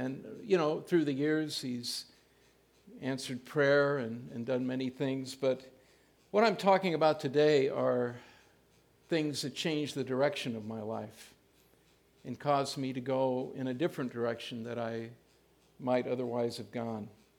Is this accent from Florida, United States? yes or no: no; Hayward, California, United States; also born or lived in Oakland; I grew up in Hayward, California, until eighth grade. I was born in a hospital in Oakland called Providence Hospital, and my parents took me to their small home in Hayward